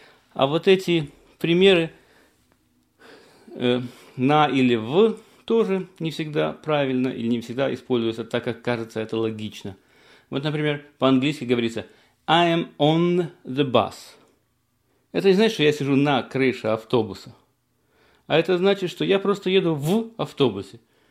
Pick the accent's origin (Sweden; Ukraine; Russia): Ukraine; я вырос на классиках в Украине